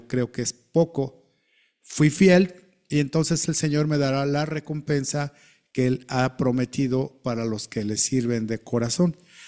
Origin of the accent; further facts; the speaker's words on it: Mexico City, Mexico; moved away as an adult; now in Tlaxcala, Mexico; la ciudad de Tlaxcala está a 1 hora 50 minutos de la Ciudad de México, donde yo nací y donde viví hasta hace 20 años que me trasladé a esta ciudad.